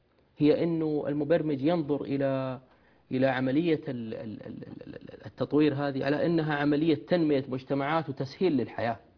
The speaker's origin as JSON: {"language": "Arabic", "country": "Saudi Arabia"}